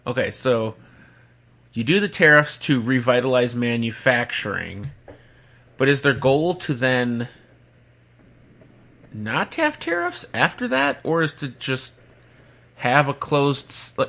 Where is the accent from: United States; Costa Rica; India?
United States; Mount Pleasant, Wisconsin; he's in Mount Pleasant. My hometown.